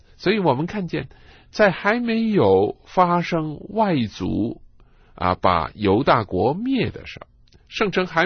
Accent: China; 我们今天在我们中国人心目当中最重要的一个城呢，恐怕就是北京

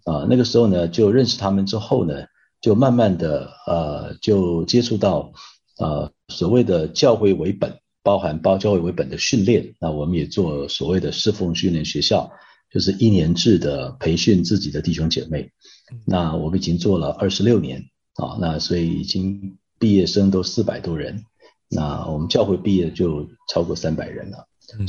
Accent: Taipei, Taiwan; 我是台北人，读华神之前我在台中当兵

